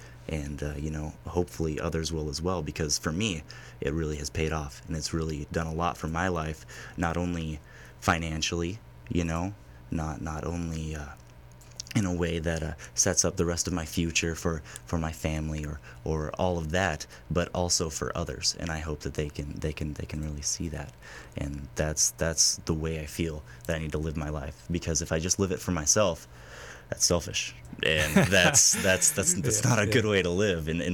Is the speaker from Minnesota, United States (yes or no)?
no; Homer, Alaska, United States; Well, originally I was born and lived the first 8 years of my life in Homer. And I love Homer. I love fishing. I grew up on a farm, 640 acres.